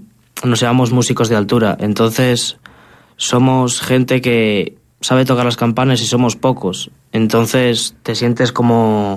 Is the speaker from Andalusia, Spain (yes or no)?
no; Santa Eufemia del Barco, Castile and León, Spain; En Santa Eufemia del Barco, sí, señor. Yo un día estaba en el pueblo